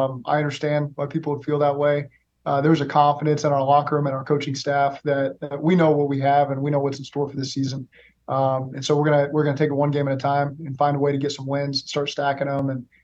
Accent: Oklahoma, United States; also born or lived in Cincinnati

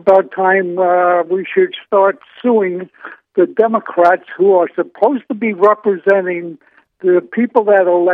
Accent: New York, United States; now in Florida, United States; New York.

